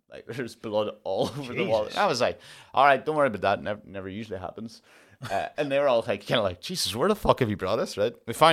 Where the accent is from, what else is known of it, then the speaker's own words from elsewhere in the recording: Ireland; Well, I'm Irish, so they always just have us as gypsies.